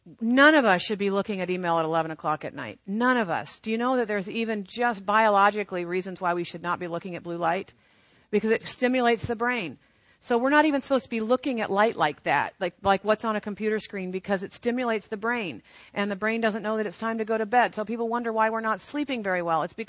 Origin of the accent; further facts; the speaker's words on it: Chicago, Illinois, United States; because I'm from Chicago and it was 9:30 my time